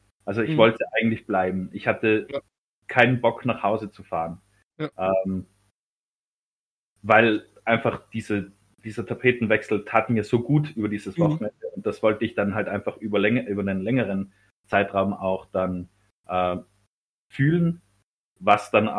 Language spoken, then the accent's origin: German; Tyrol, Austria; ich bin ja kein Deutscher, ich bin ja aus Österreich, ich komme ja aus Tirol